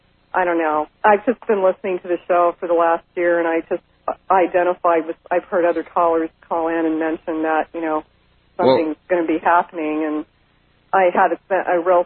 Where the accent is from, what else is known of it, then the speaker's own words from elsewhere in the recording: Alaska, United States; I grew up in Alaska and lived through a lot of the earthquakes, the major one that hit up there.